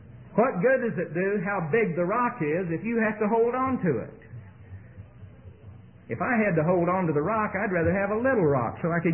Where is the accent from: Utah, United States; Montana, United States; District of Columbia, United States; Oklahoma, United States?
Oklahoma, United States; Tulsa; born or raised there